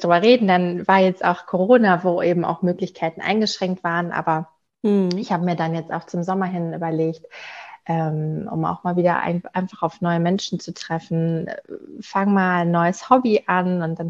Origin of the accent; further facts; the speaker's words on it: North Rhine-Westphalia, Germany; now in Dortmund, Germany; Eigentlich aus dem Sauerland.